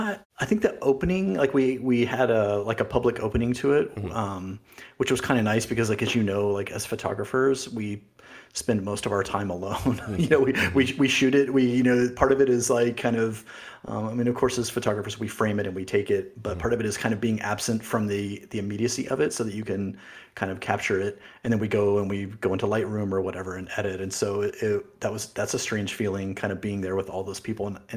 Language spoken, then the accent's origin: English; United States; now in Madrid, Spain; so I currently live in Madrid, Spain, but I am originally from Oklahoma, Texas, in the United States. We've been here in Madrid for about 3 years.